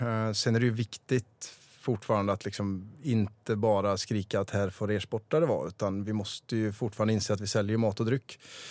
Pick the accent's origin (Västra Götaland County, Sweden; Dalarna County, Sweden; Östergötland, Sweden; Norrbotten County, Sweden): Västra Götaland County, Sweden; Vara; jag köpte en restaurang i Vara, där jag kommer ifrån.